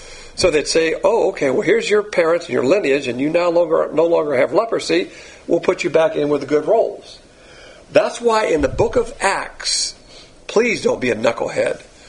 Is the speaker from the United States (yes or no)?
yes; Alabama, United States; I think my wife is my distant third cousin or something. We're both from Alabama, but that's, we always marry our cousins.